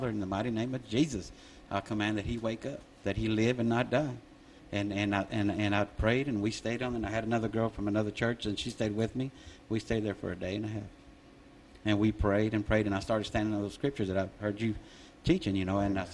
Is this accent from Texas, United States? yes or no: yes; Grand Prairie, Texas, United States; I'm from Grand Prairie, Texas.